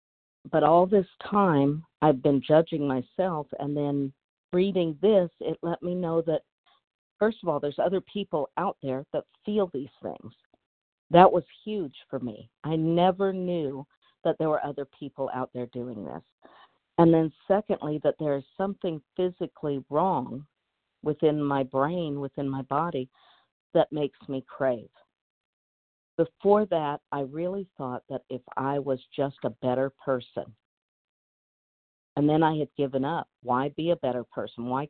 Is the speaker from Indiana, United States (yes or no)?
no; North Carolina, United States; I'm from North Carolina.